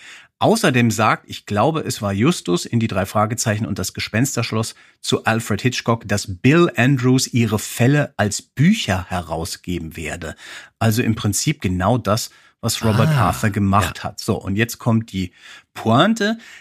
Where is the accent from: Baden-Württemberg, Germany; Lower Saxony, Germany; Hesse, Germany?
Hesse, Germany; Als Hesse denke ich da natürlich an das erste Bühnenprogramm